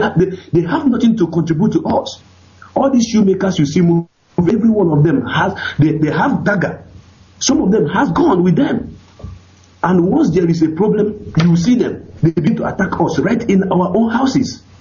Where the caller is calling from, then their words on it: Senegal; Right now, I'm calling from Senegal.